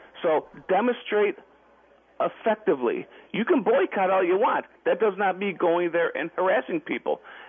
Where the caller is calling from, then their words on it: Buffalo, New York, United States; I'm calling from Buffalo, New York. We don't have any near there.